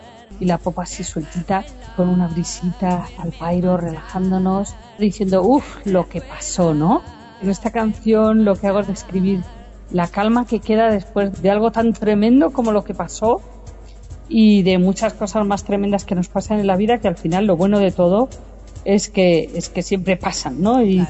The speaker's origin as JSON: {"language": "Spanish", "town": "Alicante", "region": "Valencian Community", "country": "Spain", "said": "yo soy muy marinera, como alicantina. Yo de pequeñita navegaba con mi papá"}